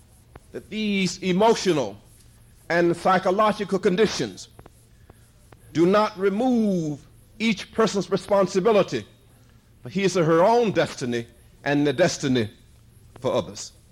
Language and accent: English; Hattiesburg, Mississippi, United States; When I was growing up in my hometown in Hattiesburg, Mississippi, many years ago